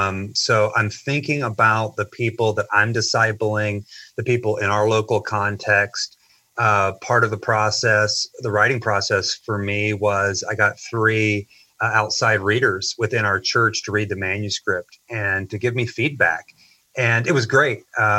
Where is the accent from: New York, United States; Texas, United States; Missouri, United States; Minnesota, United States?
Missouri, United States; St. Joseph; also born or lived in South Georgia; And I grew up in St. Joe, just my hometown.